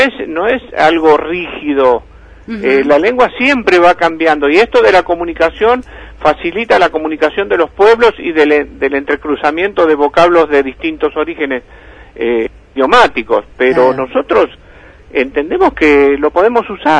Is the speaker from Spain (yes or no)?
no; Argentina; los argentinos somos tan argentinos que incorporamos a nuestro léxico común, cotidiano, vocablos de origen sajón